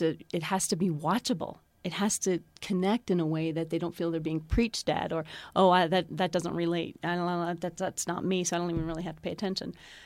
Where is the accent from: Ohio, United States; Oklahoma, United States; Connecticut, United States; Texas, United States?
Ohio, United States; also born or lived in Arizona / New York; I'm from Ohio originally.